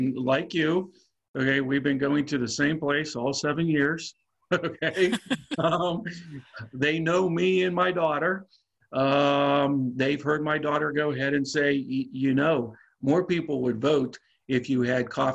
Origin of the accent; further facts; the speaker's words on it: Pennsylvania, United States; My home state of Pennsylvania, much like Virginia, require you that when you vote by mail